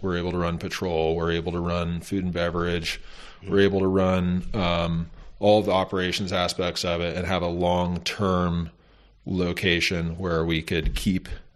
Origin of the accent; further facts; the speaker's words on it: Mendocino, California, United States; growing up in Mendocino, we're always like, why don't we get cool tourists here?